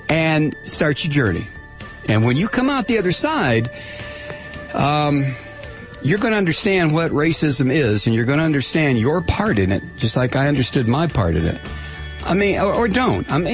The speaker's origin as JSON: {"language": "English", "country": "United States", "tie": "born or raised there", "said": "I wasn't brought up on the moon. I was brought up in the United States of America. I was brought up in the 40s, 50s, and 60s."}